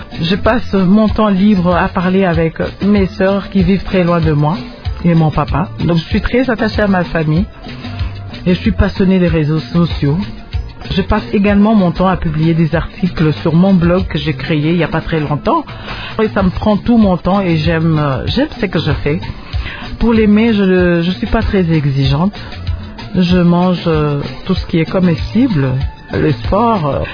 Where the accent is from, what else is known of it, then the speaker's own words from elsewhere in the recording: Lubumbashi, Haut-Katanga, DR Congo; Voilà pourquoi certains collègues m'appellent … J'ai grandi au Katanga, plus précisément à Lubumbashi. J'ai fait mes études primaires et secondaires à l'Institut Madini.